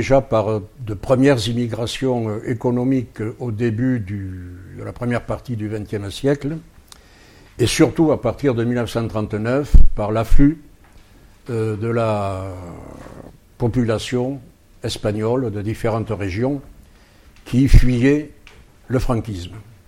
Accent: Bordeaux, Nouvelle-Aquitaine, France; born there; suis un citoyen français, grâce au droit du sol, parce que quand je suis né à Bordeaux, la même année que la Deuxième République espagnole a été proclamée, il y a donc 85 ans, en 1931, mon père était déjà exilé en France.

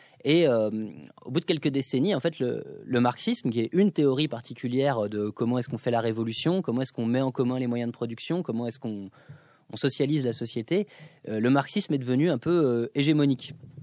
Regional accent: Grenoble, Auvergne-Rhône-Alpes, France; Moi, par exemple, dans la ville d'où je viens de Grenoble

